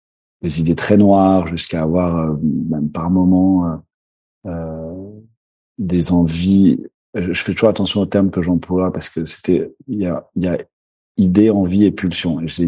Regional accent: Paris, Île-de-France, France; J'ai grandi en France, à Paris.

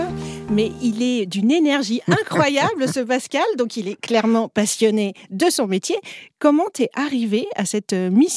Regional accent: Paris, Île-de-France, France; en tant que Parisienne, je me pose beaucoup de questions.

